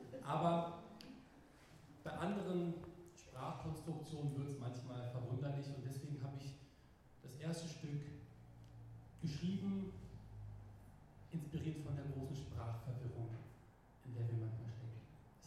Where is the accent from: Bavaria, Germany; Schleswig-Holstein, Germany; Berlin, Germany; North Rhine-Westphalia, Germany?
Berlin, Germany; Ganz nebenbei habe ich jetzt auch schon gleich meine Heimatstadt verraten. Aus Berlin angereist hierher